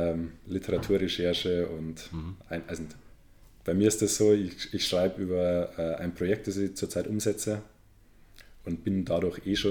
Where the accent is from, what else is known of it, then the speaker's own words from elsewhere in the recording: Passau, Bavaria, Germany; Ich habe aber dann meine Wohnung wieder gekündigt und bin wieder zurück nach Passau gezogen, wo ich herkomme.